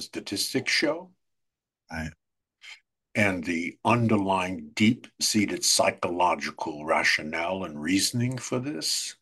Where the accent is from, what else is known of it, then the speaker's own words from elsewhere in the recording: Brooklyn, New York, United States; I grew up in Brooklyn, New York, right?